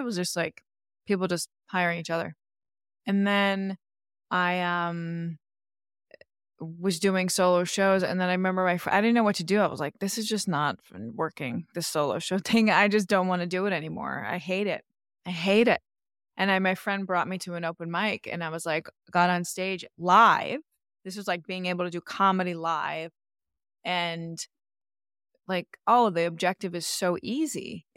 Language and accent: English; Queens, New York, United States; I grew up in Queens